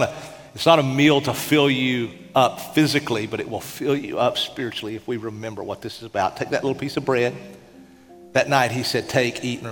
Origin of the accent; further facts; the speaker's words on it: Tennessee, United States; Now, I know you think I'm from New York because of my accent, but I'm really from the mountains of Appalachia.